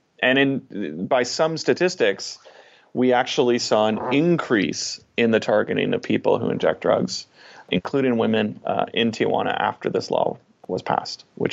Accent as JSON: {"language": "English", "town": "Vancouver", "region": "British Columbia", "country": "Canada", "said": "So I'm Canadian, and I'm from Vancouver, Canada"}